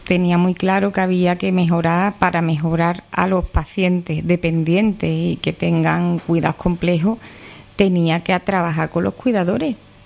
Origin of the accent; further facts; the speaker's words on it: Villamartín, Andalusia, Spain; Yo soy de Villamartín.